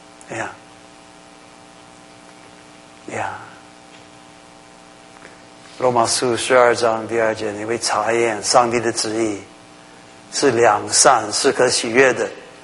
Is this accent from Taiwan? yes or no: yes; Taiwan; 我们台湾话